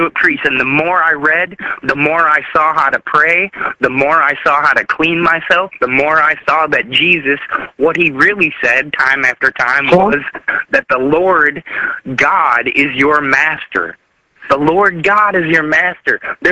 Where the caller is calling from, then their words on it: Nashville, Tennessee, United States; I'm calling from Nashville, Tennessee.